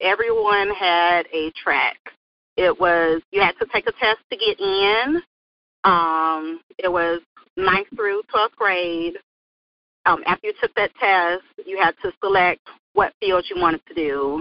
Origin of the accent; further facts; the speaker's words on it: Georgia, United States; I'm from Georgia because I was raised in Georgia the majority of my life.